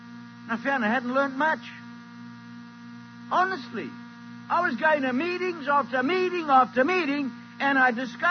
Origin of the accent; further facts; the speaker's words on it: Scotland, United Kingdom; because I'm Scottish.